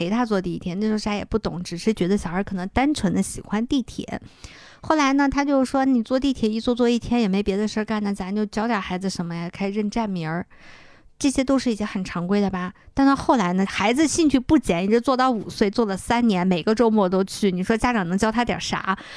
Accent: Xi'an, Shaanxi, China; born there; 我是一个西安出生的人，我好像对西安也没有了解的那么好。

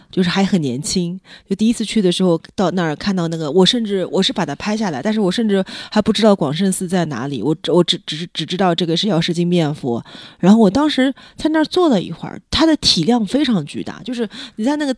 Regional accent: Nanjing, Jiangsu, China; 因为我来自南京

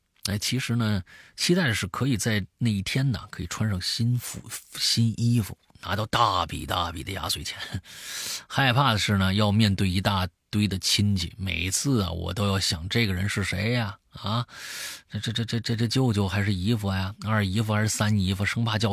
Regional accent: Hubei, China; 其实我们湖北人并不高冷，相反我们还挺热情的，在我们这儿啊也非常欢迎全国各地的兄弟姐妹来湖北过年啊。我的家乡呢有着这个小龙虾之乡的美称

